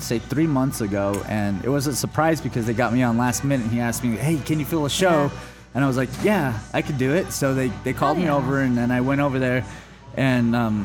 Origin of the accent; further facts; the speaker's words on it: Kirtland, New Mexico, United States; also born or lived in Albuquerque; Yeah, I was born in Albuquerque and then... raised in Kirtland most of my life.